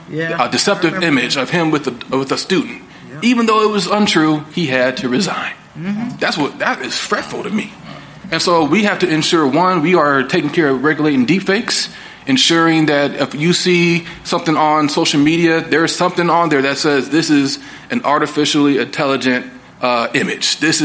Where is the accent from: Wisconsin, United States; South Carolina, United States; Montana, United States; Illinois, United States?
Illinois, United States; Rockford; I'm hailing from Rockford, Illinois, about 90 miles northwest from here